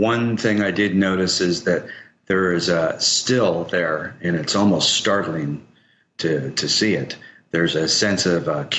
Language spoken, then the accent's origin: English; United States; even as an American, I would have just gone off on these people.